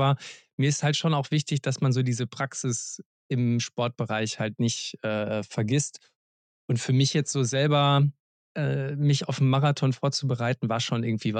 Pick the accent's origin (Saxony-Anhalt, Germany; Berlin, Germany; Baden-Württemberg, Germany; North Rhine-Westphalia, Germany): North Rhine-Westphalia, Germany; Cologne; in meiner Heimatstadt in Köln